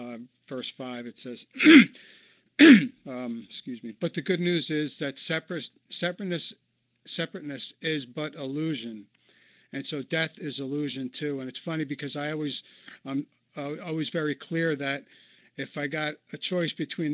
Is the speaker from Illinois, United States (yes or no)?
no; New York, United States; and I'm from New York, and et cetera, et cetera.